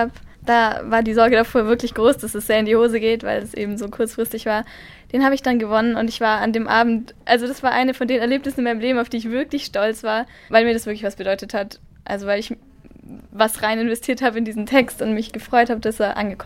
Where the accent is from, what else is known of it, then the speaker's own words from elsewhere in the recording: Erlangen, Bavaria, Germany; ich komme aus Erlangen.